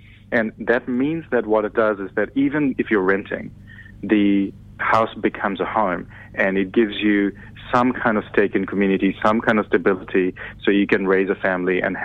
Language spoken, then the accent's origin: English; New Zealand; homeownership is a very important part of being a Kiwi. It really identifies us as being part of community and society